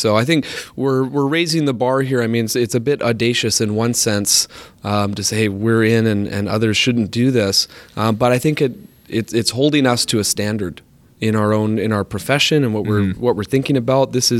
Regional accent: Ontario, Canada; also born or lived in British Columbia; Yeah, so I'm originally from Ontario, so another part of Canada, and wound up in BC.

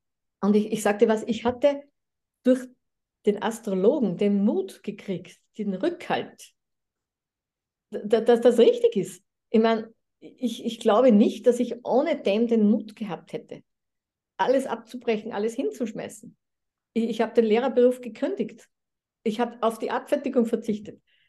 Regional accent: Austria; du bist pragmatisiert, hieß das bei uns in Österreich.

